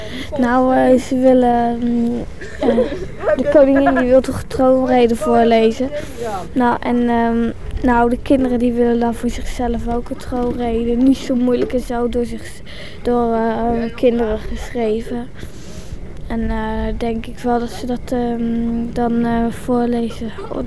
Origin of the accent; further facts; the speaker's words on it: Didam, Gelderland, Netherlands; Ik zelf kom uit Didam, een plaatsje in Gelderland.